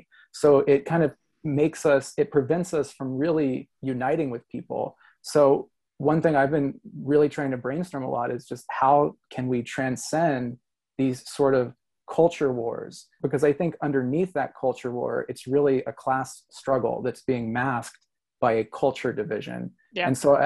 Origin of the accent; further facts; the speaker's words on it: Georgia, United States; now in California, United States; because I grew up in the South and I'm from Georgia, but I now live in California